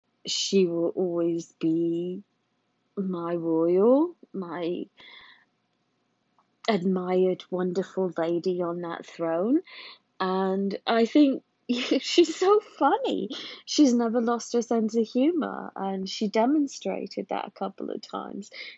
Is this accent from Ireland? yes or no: yes; Ireland; moved away as an adult; also born or lived in England; now in United States; I grew up in, well, I was born in England and I lived there till I was 11. And then my parents moved to Ireland and I lived in Ireland until I was 20. So I was a young adult when I moved by myself to America.